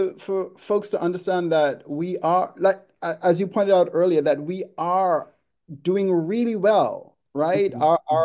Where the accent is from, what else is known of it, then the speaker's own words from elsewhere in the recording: Bahamas; Growing up in the Bahamas, but I used to see the, you know, when tourists would come in and they would wear their Gators shirt, right?